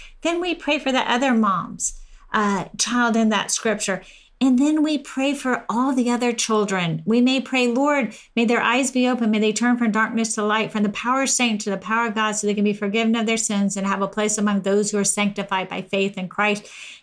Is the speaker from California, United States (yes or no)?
yes; Temecula, California, United States; born or raised there